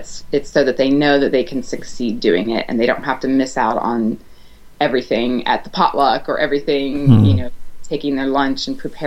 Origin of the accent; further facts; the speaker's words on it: Ohio, United States; also born or lived in Chile; But I grew up here in Ohio in a small town, college town, and really wanted to do nothing but get out of Ohio.